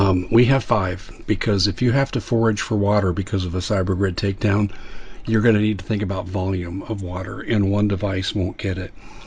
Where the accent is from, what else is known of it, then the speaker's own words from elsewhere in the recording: United States; because I'm also an American.